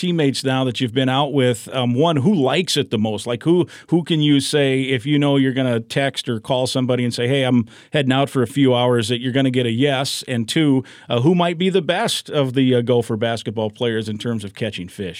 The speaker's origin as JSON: {"language": "English", "region": "Iowa", "country": "United States", "tie": "born or raised there", "said": "But I grew up in Iowa, and that's you know, down there it's a lot of you know, sunnies and bluegills and maybe crappie"}